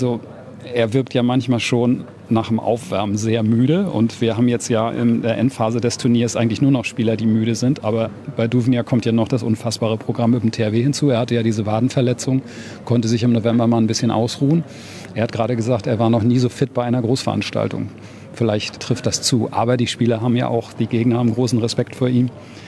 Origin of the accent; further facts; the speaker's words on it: Flensburg, Schleswig-Holstein, Germany; born there; Ich bin als gebürtiger Flensburger